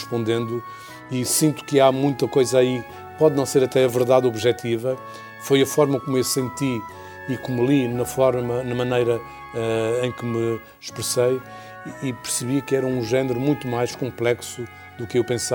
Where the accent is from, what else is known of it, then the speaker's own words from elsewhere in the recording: Azores, Portugal; porque eu sou dos Açores, estou, digamos, marcado pelo mar, pelo magma dos Açores